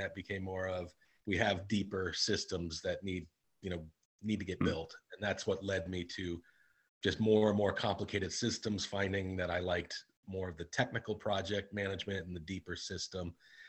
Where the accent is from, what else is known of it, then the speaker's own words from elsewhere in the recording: Maine, United States; Well, I'm from Maine originally, but I didn't live here for many, many years.